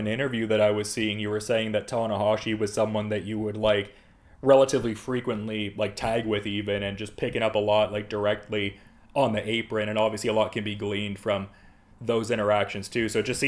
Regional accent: Oshawa, Ontario, Canada; And I grew up in Oshawa, so I feel like I get the Detroit comparisons a little bit

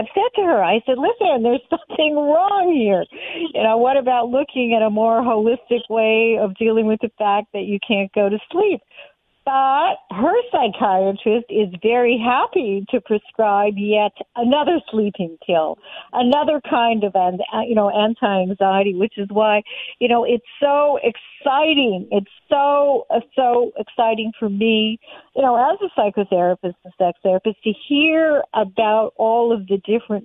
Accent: Canada; now in United States; I'm Canadian, and I would like to think that we are definitely a kinder, gentler country where people don't have to worry about healthcare

